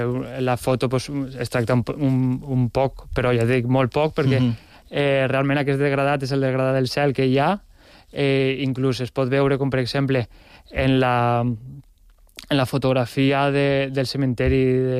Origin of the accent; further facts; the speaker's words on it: Onda, Valencian Community, Spain; hi havia en el meu poble en Onda, una fàbrica de ceràmica de 1827